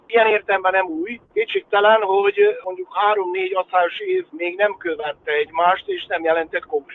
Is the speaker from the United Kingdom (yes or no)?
no; Balatonboglár, Somogy, Hungary; mert én ugye Bogláron születtem, és visszaemlékszem gyerekként